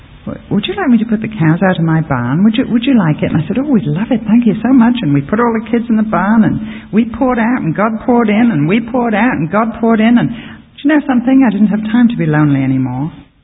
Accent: England, United Kingdom; However, fortunately, I'm English, and I take orders well.

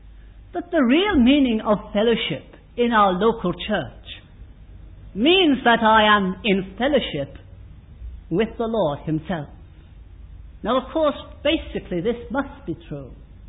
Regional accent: England, United Kingdom; Sometimes, being an Englishman, we think about a cup of tea

